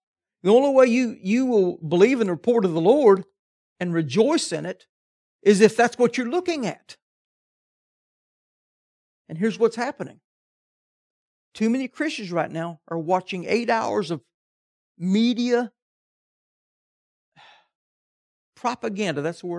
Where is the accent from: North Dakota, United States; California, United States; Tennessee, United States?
Tennessee, United States; I'm from Tennessee, but God moved me to Kentucky, and even though I'm in the wrong state, I'm still content.